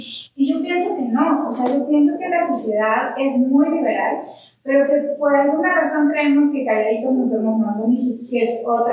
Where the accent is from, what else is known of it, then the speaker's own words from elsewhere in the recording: Puebla, Mexico; moved away as an adult; Y yo soy de Puebla y vine aquí porque tienen la mejor licenciatura en matemáticas